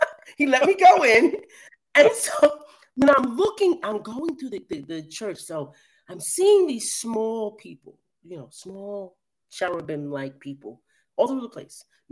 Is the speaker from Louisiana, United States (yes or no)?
no; New York, United States; So, of course, I'm from New York.